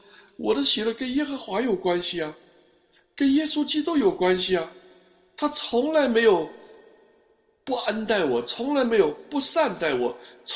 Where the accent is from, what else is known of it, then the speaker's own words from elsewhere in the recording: China; 我说我是从文化大革命出来的，在我这一生当中经历了多少这种我们中国人。